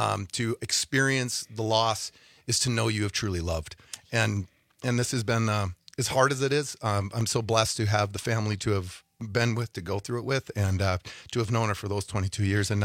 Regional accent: Green Bay, Wisconsin, United States; We're from Green Bay.

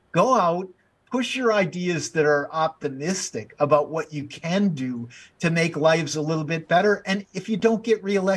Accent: Wisconsin, United States; people need to look around and say to themselves, we're from Wisconsin. Like, the best people you're ever going to meet

